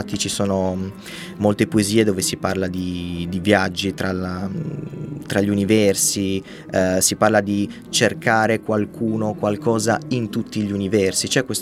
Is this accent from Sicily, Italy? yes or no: no; La Maddalena, Sardinia, Italy; also born or lived in Cagliari; Io vengo dalla Maddalena, sono molto legato alla mia terra, e ho poi riscoperto in Cagliari una seconda casa